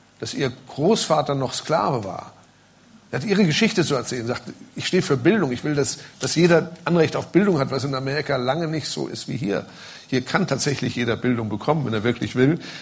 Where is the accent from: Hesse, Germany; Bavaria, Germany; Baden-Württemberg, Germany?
Hesse, Germany; Limburg; ich komme ja aus Limburg, das ist die erste Rolltreppe, die ich in meinem Leben gesehen habe.